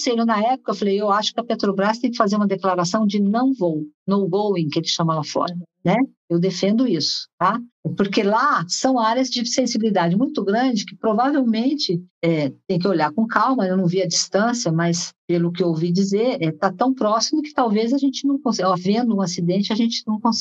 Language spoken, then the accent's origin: Portuguese; São Paulo, Brazil; eu sou paulistana, mas eu ia para o sítio todas as férias.